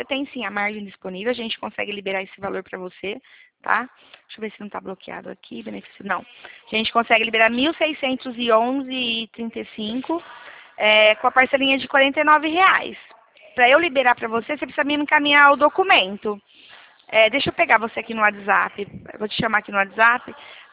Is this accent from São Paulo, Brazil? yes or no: yes; Araras, São Paulo, Brazil; Ah, nós somos de Araras, São Paulo.